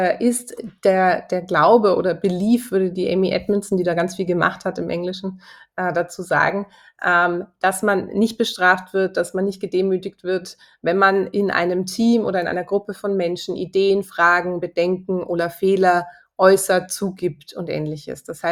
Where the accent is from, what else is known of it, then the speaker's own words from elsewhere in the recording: Germany; now in Vienna, Austria; Ich komme eigentlich nicht aus Österreich, das hört man schon. Ich komme aus Deutschland. Ich bin jetzt seit etwas über 11 Jahren in Wien.